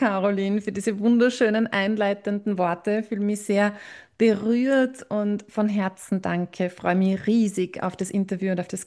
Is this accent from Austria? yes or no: yes; Austria; Ich habe dann dort, das ist bei uns in Österreich, eine Schule, die du mit 14 oder 15 Jahren beginnst und dann mit Matura, mit Abitur abschließt.